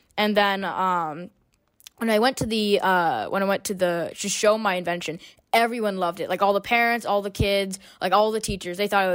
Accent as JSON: {"language": "English", "town": "Shelton", "region": "Connecticut", "country": "United States", "said": "I'm 13 years old, and I'm from Shelton, Connecticut also."}